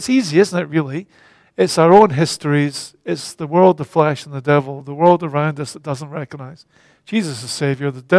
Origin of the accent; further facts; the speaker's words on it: Scotland, United Kingdom; now in Australia; I'm a Scot, born of a certain family. And here I am in Australia.